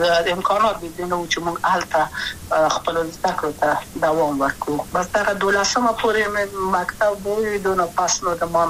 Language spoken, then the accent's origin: Pashto; Kabul, Afghanistan; also born or lived in Maidan Wardak; د پلار می د وردګو ولایت خلګنس چې کېدلې د کابل په تختپل سیمه کې یم او لویا شویم کابل که یم